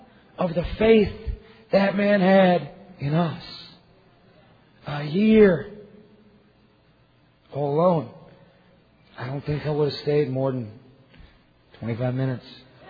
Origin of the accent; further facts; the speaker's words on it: Oakland, California, United States; born there; And I was born on East 23rd in Fruitvale, there.